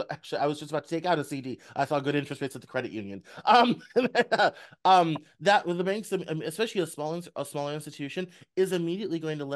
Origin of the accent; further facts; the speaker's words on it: Denver, Colorado, United States; also born or lived in Northwest Arkansas; yes, in Den, I come, I grew up in Denver.